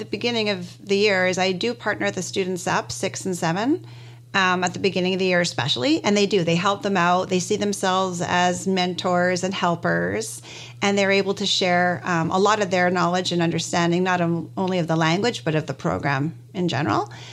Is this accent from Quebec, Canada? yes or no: yes; Montreal, Quebec, Canada; moved away as an adult; also born or lived in Vancouver; now in Oliver, Canada; I was born in Montreal. I grew up in Montreal. I went to high school and university in Vancouver, and I did my education degree in the French program out at UBC, and moved here, moved to Oliver directly out of university.